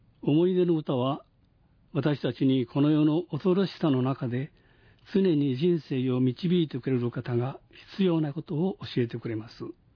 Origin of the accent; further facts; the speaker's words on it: Shimizu, Kochi, Japan; 私の生まれ育った土地は高知市から西へ150キロメートル、四国の南の外れ、足摺岬にほど近い清水という田舎町です。